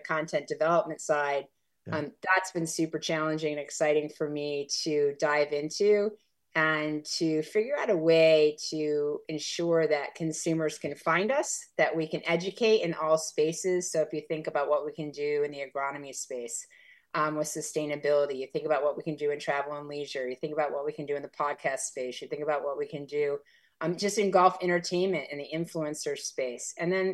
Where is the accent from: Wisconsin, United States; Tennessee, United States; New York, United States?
New York, United States; Syracuse; I grew up in Syracuse, so there's not much to do in Syracuse other than ski or play hockey.